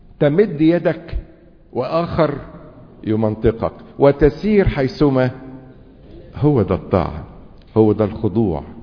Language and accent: Arabic; Egypt; اكتر حاجة يوصفون بها كمصريين يسمونا او نحب سياسة القطيع